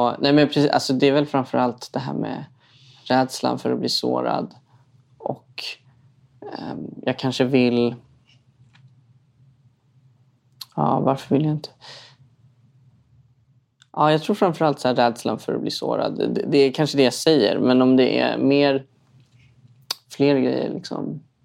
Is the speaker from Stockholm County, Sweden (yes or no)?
yes; Stockholm County, Sweden; Ja, uppvuxen i en förort i Stockholm liksom.